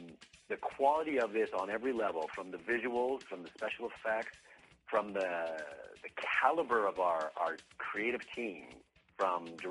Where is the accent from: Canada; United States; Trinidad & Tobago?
Canada; born there; I'm born in Canada, so I'm a Canadian-born artist of mixed ethnicity, a little Persian Indian and Lebanese in me.